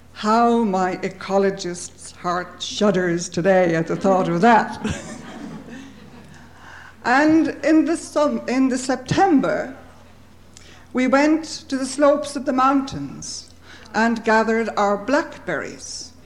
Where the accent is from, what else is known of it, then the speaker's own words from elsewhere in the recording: Dublin, Leinster, Ireland; When I was growing up in Dublin, it was a small city.